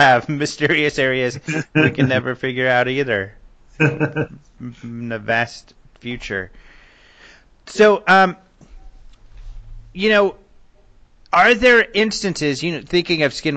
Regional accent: Colorado, United States; It's almost like, see, I'm from Colorado, and almost every summer, especially when I was older

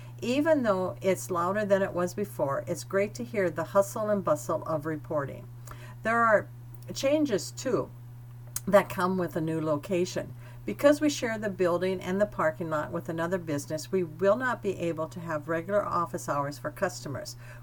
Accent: Eagle Grove, Iowa, United States; Myself, as a little kid growing up in Eagle Grove, I looked up to all of these guys.

